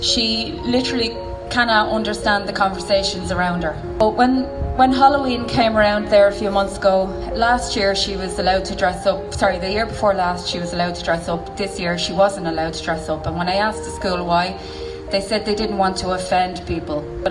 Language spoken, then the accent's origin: English; Dublin, Leinster, Ireland; I'm from Dublin, but I come to Mayo every weekend.